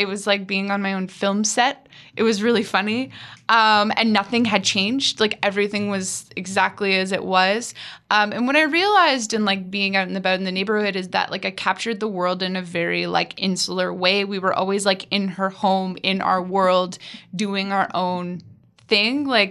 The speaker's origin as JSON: {"language": "English", "town": "Penetanguishene", "region": "Ontario", "country": "Canada", "tie": "born or raised there", "accent": "Franco-Ontarian", "said": "I grew up in Penetanguishene at a Francophone Ontarian school."}